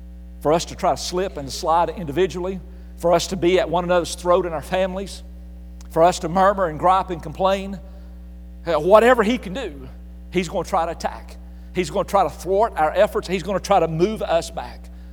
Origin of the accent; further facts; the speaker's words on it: Appalachia, United States; You know, growing up in Appalachia, chai was just not one of those things we had.